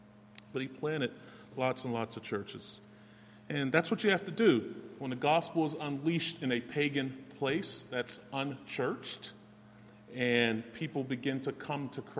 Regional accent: Penn Hills, Pennsylvania, United States; I grew up in Penn Hills, and I must have driven by this church many hundreds, if not thousands, of times.

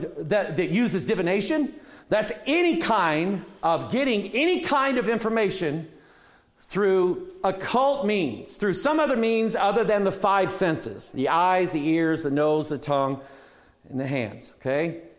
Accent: Missouri, United States; I'm from Missouri.

